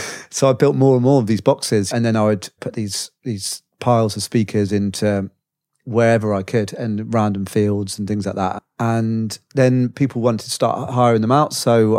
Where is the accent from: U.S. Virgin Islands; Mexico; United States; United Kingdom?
United Kingdom; Bath, South West England; Just outside Bristol, actually, a place called Bath.